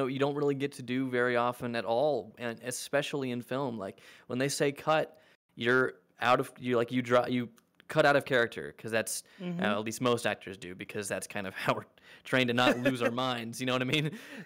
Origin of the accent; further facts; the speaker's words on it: Georgia, United States; But because I was from Georgia and they were hiring locally for that role, I just got incredibly lucky.